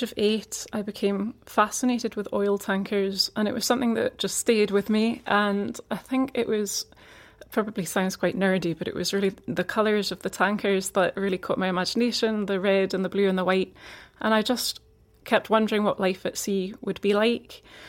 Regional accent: Edinburgh, Scotland, United Kingdom; So I grew up in Edinburgh

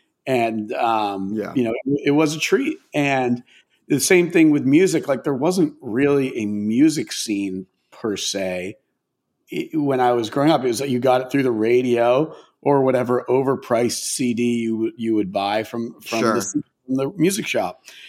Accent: Maine, United States; So, well, I grew up in Maine, and like pretty rural suburb, if you could even call it that, in Maine.

